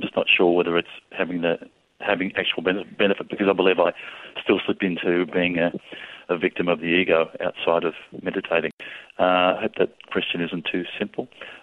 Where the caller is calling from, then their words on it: Melbourne, Victoria, Australia; I'm ringing from Melbourne, Australia.